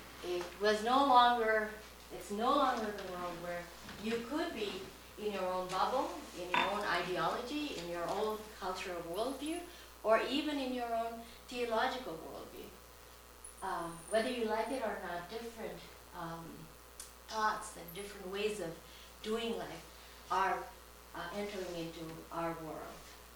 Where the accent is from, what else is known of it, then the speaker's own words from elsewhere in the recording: India; But I am Indian, and it's a privilege for me to work at the Churchwide